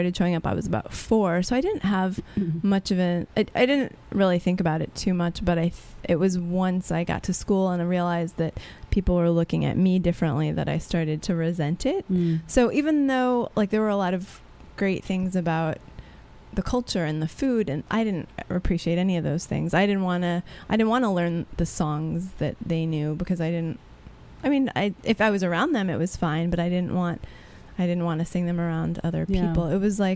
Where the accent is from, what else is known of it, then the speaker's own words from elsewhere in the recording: Texas, United States; especially growing up in Texas